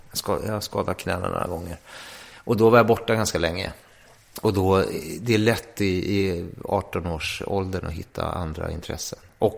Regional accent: Hagsätra, Stockholm County, Sweden; Ja, men jag ordnade till mig när vi flyttade då från Hagsätra när jag skulle börja sjuan. Då har man ju jag hade ju min identitet då i Hagsätra, och sen flyttade vi in till Södermalm.

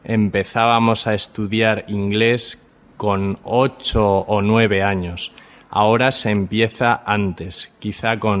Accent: Spain; yo soy español, así que hablo español y un poquito de inglés.

